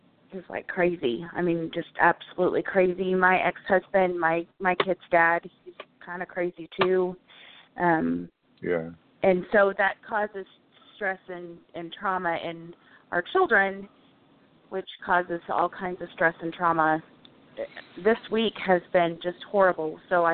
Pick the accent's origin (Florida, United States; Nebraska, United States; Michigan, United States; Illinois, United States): Nebraska, United States; moved away as an adult; now in Indiana, United States; I divorced my first husband, and I moved from Nebraska, where I'm from, to Indiana.